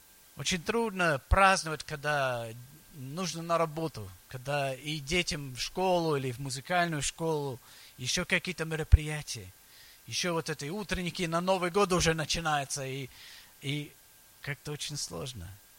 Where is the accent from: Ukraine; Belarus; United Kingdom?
United Kingdom; England; now in Russia; Я вырос в Англии, там это легко. Там Рождество – это главный праздник.